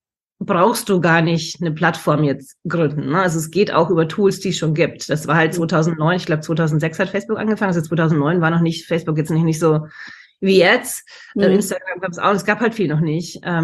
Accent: Munich, Bavaria, Germany; now in New York, United States; Ich bin ursprünglich aus München, lebe aber seit 23 Jahren in New York

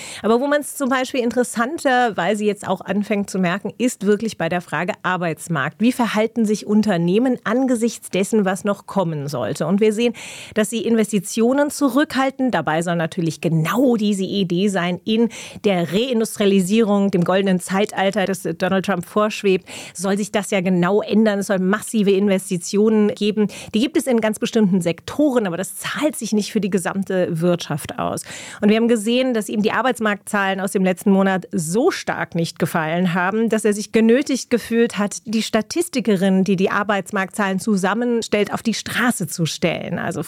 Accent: United States; auch ich als Amerikanerin, Amerika immer empfunden haben

